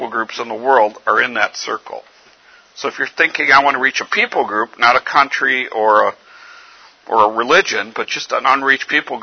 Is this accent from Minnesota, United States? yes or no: yes; Minnesota, United States; but I come from Minnesota. We have 6 million people living in Minnesota, less than that.